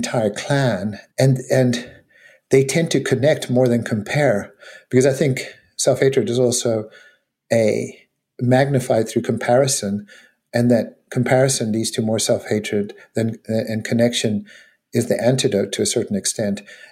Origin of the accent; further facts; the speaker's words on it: South Africa; You know, I grew up in South Africa.